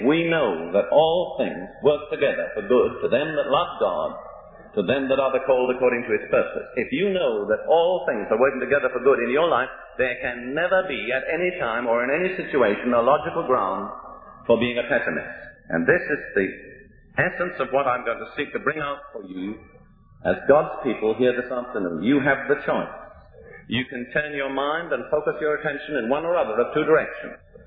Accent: United Kingdom; now in United States; I'm British. I'm a guest, a resident in your land.

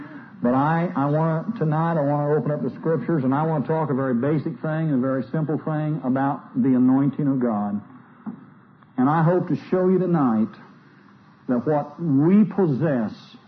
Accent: Indiana, United States; I'm from Indiana.

